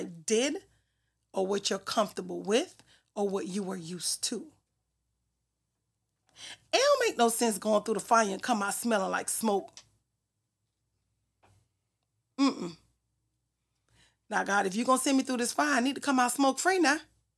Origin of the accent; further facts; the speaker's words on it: St. Thomas, U.S. Virgin Islands; But I never forget, I grew up in St. Thomas, Virgin Islands, U.S. Virgin Islands. My mom has 5 children.